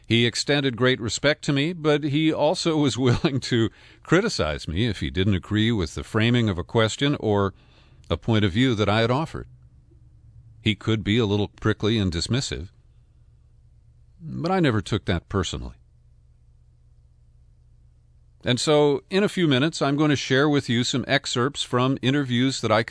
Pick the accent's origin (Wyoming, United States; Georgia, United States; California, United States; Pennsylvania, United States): California, United States; Tom Hayden had a deep impact on me as a Californian.